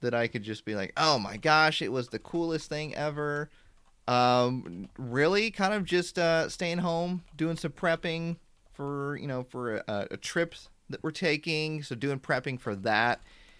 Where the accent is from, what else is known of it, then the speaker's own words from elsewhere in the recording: Indiana, United States; the world's largest tabletop gaming convention that happens in my home state of Indiana.